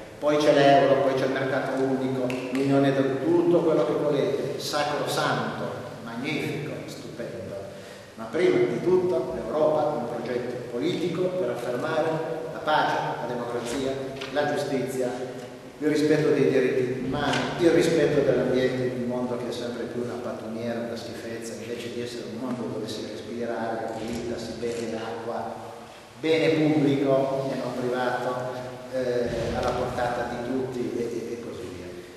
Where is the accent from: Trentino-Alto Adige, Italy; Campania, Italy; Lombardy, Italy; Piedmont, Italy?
Piedmont, Italy; Turin; born there; sono nato nel 50, la guerra, io particolarmente sono nato a Torino, mi ricordo le distruzioni, i bombardamenti a Torino